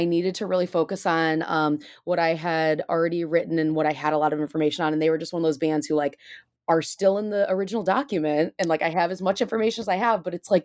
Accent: Michigan, United States; now in Chicago, United States; So I started with the Midwest because I'm biased. I'm from Michigan and I live in Chicago.

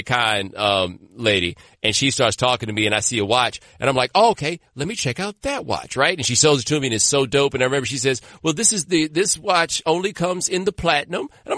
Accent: Houston, Texas, United States; I'm from Houston, right? Like, that's my city.

